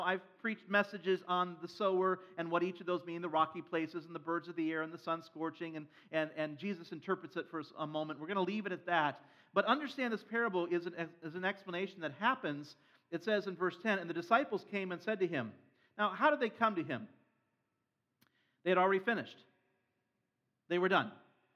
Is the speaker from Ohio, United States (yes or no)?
yes; Ohio, United States; Now, I grew up in Ohio, northern Ohio, and not really a farming area, but just south of us, there were, you know, farming areas.